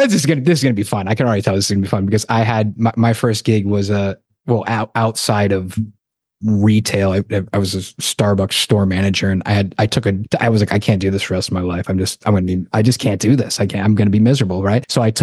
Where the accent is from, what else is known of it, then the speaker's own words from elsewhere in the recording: Worcester, Massachusetts, United States; Yo, I grew up in Worcester, dude. I grew up in Worcester